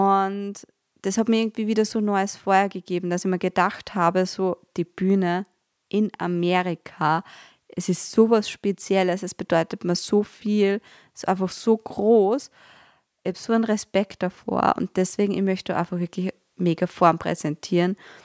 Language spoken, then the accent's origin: German; Austria; als Österreicherin